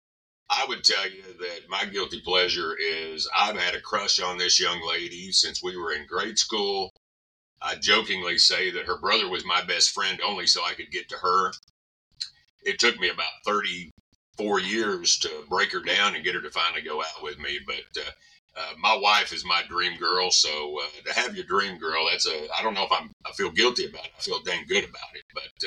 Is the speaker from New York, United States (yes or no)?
no; Miami, Oklahoma, United States; You know, I grew up in Miami, Oklahoma. I was three blocks from Steve Owens Boulevard.